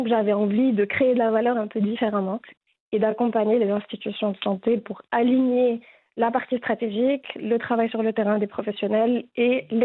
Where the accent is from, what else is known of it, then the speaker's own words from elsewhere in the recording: Casablanca, Casablanca-Settat, Morocco; moved away as an adult; now in Switzerland; Je suis née et j'ai grandi à Casa. Ensuite, je suis venue en Suisse pour faire mes études de pharmacie.